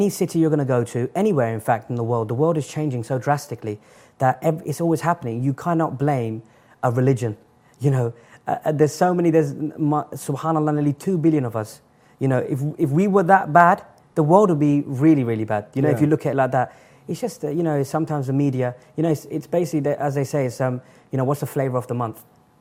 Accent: London, United Kingdom; And the thing is that there's knife crimes happening every day in London. I come from a very violent city, you know, and it's happening all the time.

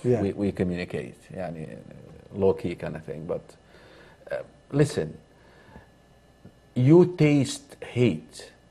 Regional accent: Egypt; I share with them, you know, I was brought up in Egypt.

